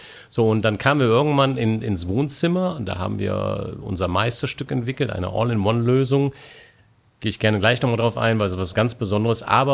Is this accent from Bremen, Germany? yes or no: no; North Rhine-Westphalia, Germany; Ich komme ja da aus dem Rheinland, Nähe Düsseldorf.